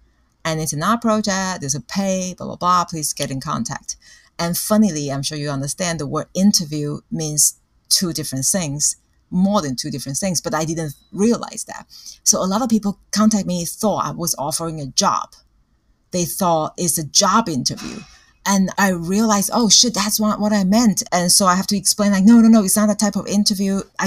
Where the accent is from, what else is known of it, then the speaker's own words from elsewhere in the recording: Taipei, Taiwan; And then I realized I'm from the north. I'm from Taipei.